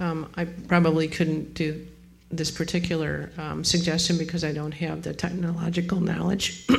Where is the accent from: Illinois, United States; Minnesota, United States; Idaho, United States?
Illinois, United States; Chicago; I'm from Chicago.